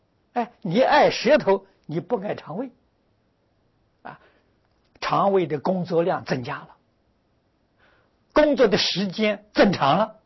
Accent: China; 你看我们中国人讲和平有学问的啊

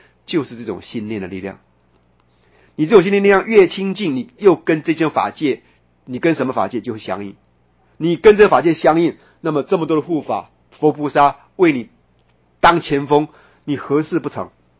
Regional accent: Taiwan; 所以我们台湾人什么东西失去最多？

